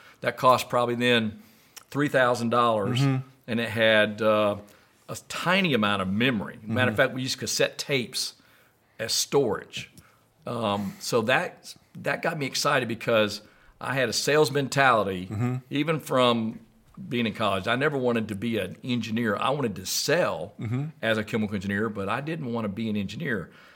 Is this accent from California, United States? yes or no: no; Anderson, South Carolina, United States; but growing up in Anderson, South Carolina, I went to Clemson.